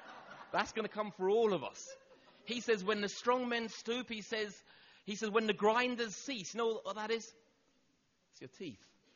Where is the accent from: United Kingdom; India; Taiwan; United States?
United Kingdom; London; that's what you do when you're a young teenager growing up in London.